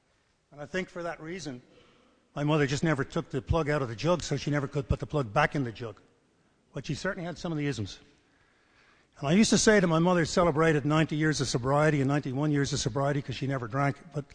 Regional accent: Dublin, Leinster, Ireland; And I grew up in Ireland, in Dublin, Ireland. I'm from Dublin originally, in a very average working-class home.

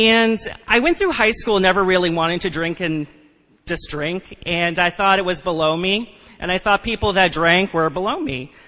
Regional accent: Westchester, New York, United States; I grew up in Westchester, had a wonderful family, had a great childhood

